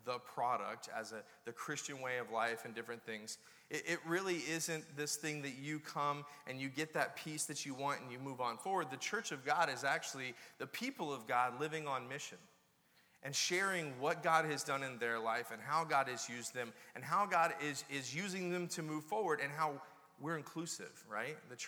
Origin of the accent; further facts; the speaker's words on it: Orlando, Florida, United States; I grew up in Orlando. There's about three of us left here. Everybody else is from somewhere else. But I grew up, went to Edgewater High School.